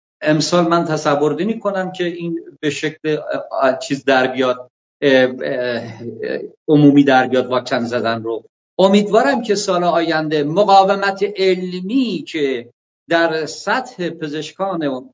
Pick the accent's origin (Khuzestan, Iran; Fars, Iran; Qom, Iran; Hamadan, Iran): Khuzestan, Iran; Andimeshk; now in Tehran, Iran; 24 تهران هستم، 26 سال تهرانم، 24-5 سال مثلا تهران هستم، در اندیمشکی که خودم اونجا متولد شدم و بزرگ شدم